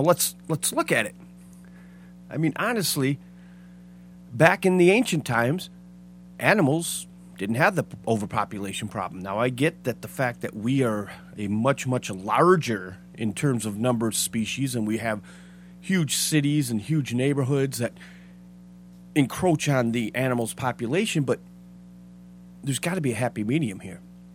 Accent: Michigan, United States; both from Michigan, my home state

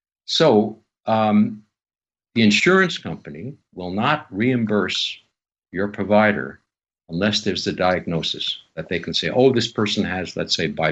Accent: Canada; Of course, I'm Canadian, so we have a little different system.

